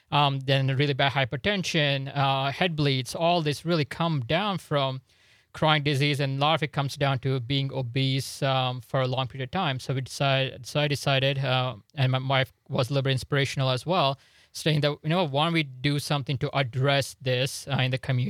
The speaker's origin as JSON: {"language": "English", "town": "Cincinnati", "region": "Ohio", "country": "United States", "tie": "born or raised there", "moved": "as an adult", "lives_now": "Wisconsin, United States", "said": "So we're not from Wisconsin. You know, I grew up in Cincinnati, went to med school in Florida, trained in Mississippi."}